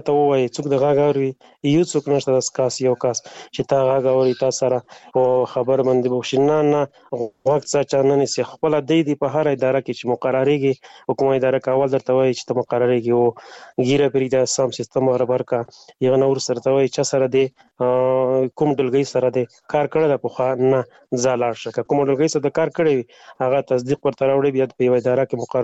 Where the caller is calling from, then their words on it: Afghanistan; مالی افغانستان نه تماس نیول ده، خو بس داسې ده چې خورجانې د مونږ په وطن کې اقتصاد بیخي صفر ده